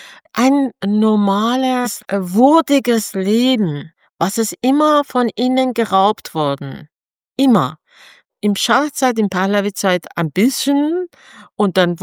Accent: Iran; moved away; Ich sage immer, ich bin aus dem Land raus, aber das Land ist nicht von mir raus. Und ich denke fast jeden Tag an meine Heimat, meinen Geburtsort.

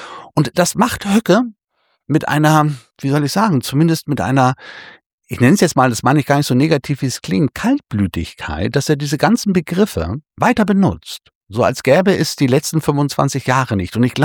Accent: Germany; das kann ich jetzt für mich als Deutscher sagen

